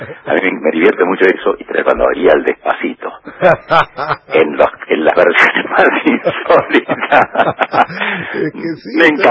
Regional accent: Argentina; accent: Argentine; Cuando llegué, se dieron cuenta que era argentino. Y que podía perfectamente hablar con mi acento natural o nativo, digamos.

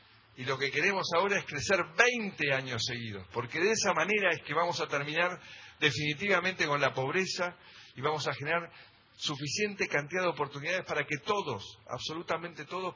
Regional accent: Argentina; qué hospitalarios somos los argentinos

